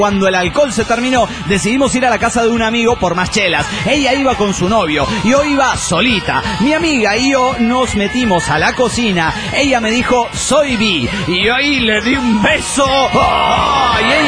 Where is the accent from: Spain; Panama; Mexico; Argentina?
Panama; de Panamá.